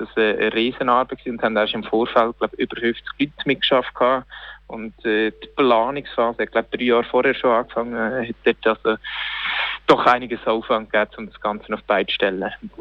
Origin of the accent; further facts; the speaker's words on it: Aargau, Switzerland; Es sind neben mir noch zwei andere Aargauer im Lager gewesen.